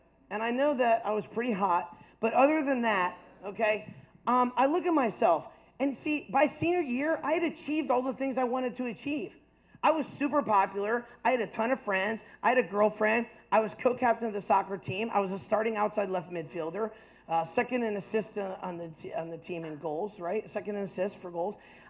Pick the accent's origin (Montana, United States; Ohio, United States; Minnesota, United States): Ohio, United States; Steubenville; also born or lived in Cleveland / Virginia; I grew up in Virginia, and I grew up in Ohio. Born in Cleveland, moved all around, but then spent most of my time growing up in Virginia in Steubenville right down the road.